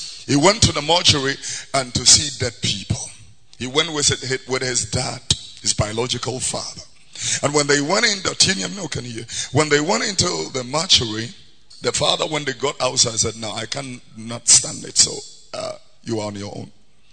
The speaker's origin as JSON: {"language": "English", "town": "Tesano", "region": "Greater Accra", "country": "Ghana", "tie": "born there", "said": "Here, Tesano Primary School. I was born here in Tesano. Tesano Primary School."}